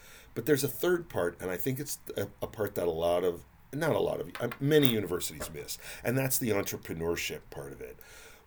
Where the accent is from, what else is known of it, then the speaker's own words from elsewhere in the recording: California, United States; now in Oklahoma, United States; I'm a coast guy. You know, like I said, I grew up in California before I came to Oklahoma.